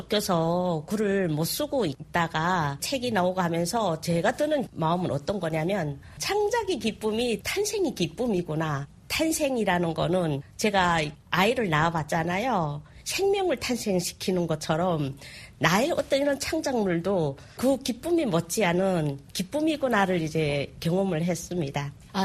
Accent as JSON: {"language": "Korean", "country": "North Korea", "tie": "born or raised there", "lives_now": "South Korea", "said": "남한에 정착한 신 남한 사회의 한 일원이고 한 성원이긴 하지만 아직도 그 우리 그 정체성, 개체성에는 고향이 북한이라는 그 색깔이 완전히 이렇게 동화되진 않아 있어요."}